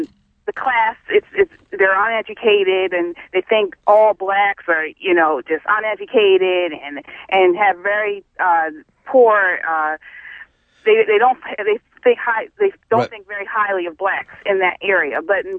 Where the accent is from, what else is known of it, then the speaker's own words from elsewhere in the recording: Maryland, United States; I'm African American, and growing up in Anne Arundel County, I was in D.C. a lot, in Columbia.